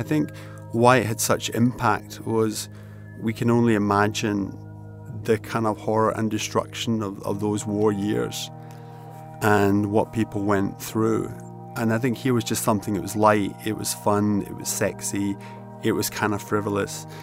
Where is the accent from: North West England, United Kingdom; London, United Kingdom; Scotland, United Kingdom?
Scotland, United Kingdom; Glasgow; I was born in Glasgow and brought up in Glasgow